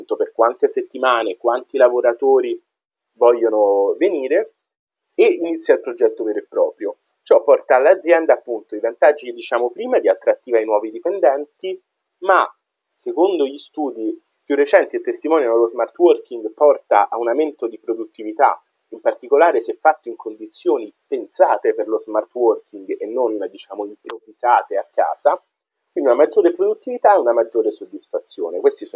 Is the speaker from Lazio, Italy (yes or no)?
yes; Rome, Lazio, Italy; Trevi nel Lazio, perché io sono di Roma, è molto vicino